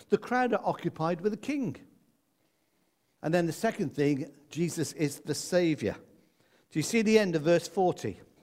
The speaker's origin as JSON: {"language": "English", "region": "Midlands", "country": "United Kingdom", "tie": "born or raised there", "said": "Where I grew up in the Midlands, we used to say, \"That bloke's as thick as a brick."}